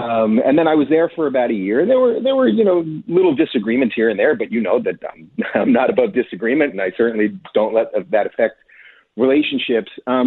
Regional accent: New York, United States; Yeah, well, I was a liberal my whole life. I come from New York.

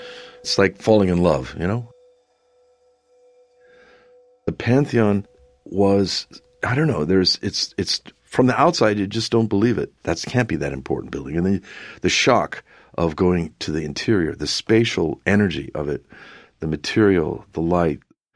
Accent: Washington, United States; born there; I was born in the Olympic Peninsula, on the Kitsap Peninsula, across from Seattle. It's a sort of a hard scrabble, not very cultured place

